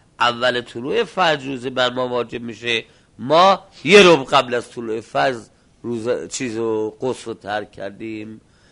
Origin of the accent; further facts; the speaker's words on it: Iran; چرا؟ چون ما ایرانیم.